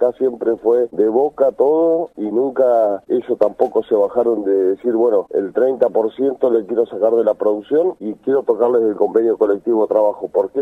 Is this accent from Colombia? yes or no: no; Argentina; duele como argentino que en otro país ya se haya hablado de esto